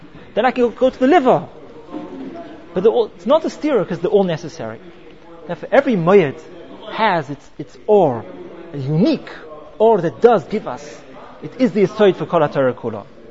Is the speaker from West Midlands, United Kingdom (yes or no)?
no; London, United Kingdom; As a child, I grew up in London.